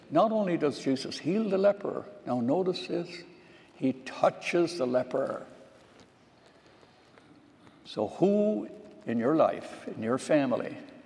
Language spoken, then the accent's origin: English; Ireland; In the town where I grew up in Ireland, there's a cathedral